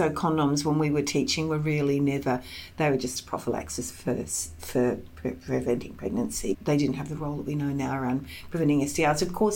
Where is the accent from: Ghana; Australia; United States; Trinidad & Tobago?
Australia; Sydney, New South Wales; I grew up in Sydney. I grew up in Manly.